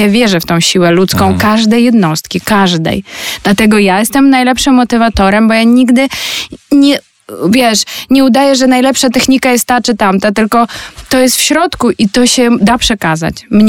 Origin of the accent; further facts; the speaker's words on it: Ukraine; Polish is a second language; Jestem po prostu, tu akurat jestem typową Ukrainką.